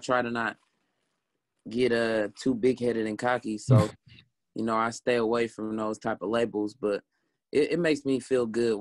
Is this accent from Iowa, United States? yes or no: no; California, United States; that's Bay Area culture, Bay Area slang. Yeah. I'm from the Bay Area.